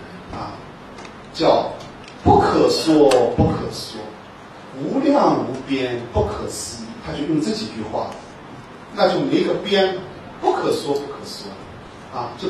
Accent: China; 就像我们中国人喜欢用3,000一样

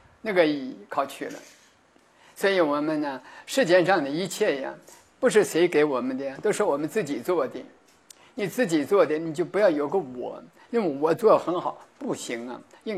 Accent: China; 台湾没有冰，在大陆上有冰，我的家乡有冰

